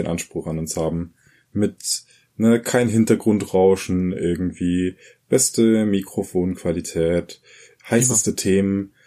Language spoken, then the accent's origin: German; Northern Germany, Germany; ich meine, ich komme ja aus dem Norden, ich kenne das.